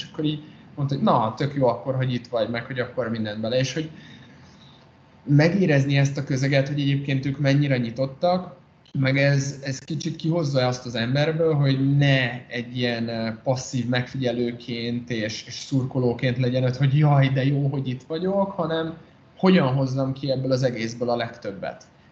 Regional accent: Hungary; kérdezte, hogy hova valósi vagyok, mondtam, hogy Magyarország, hál' Istennek

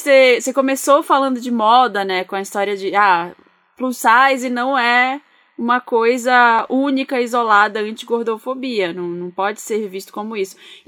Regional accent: Belém, Pará, Brazil; Eu sou de Belém, do Pará.

